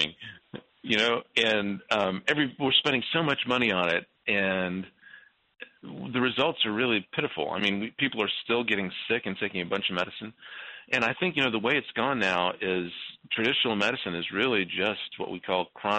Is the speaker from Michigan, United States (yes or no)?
no; Tallahassee, Florida, United States; born there; I was born in Tallahassee and of Lebanese immigrant parents, and have lived sort of all over the world.